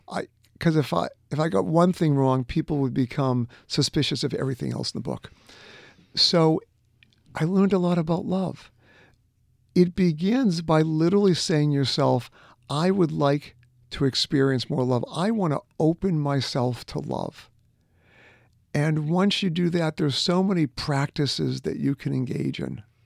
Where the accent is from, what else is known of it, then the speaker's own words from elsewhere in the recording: Boston, Massachusetts, United States; I grew up in the Northeast. I grew up in Boston. I went to an Ivy League school. I was brought up Jewish.